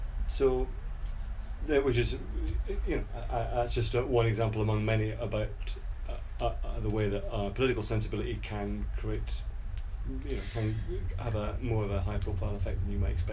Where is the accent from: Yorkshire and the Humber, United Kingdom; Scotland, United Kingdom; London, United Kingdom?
Scotland, United Kingdom; and I'm Scottish and don't want to overstate anything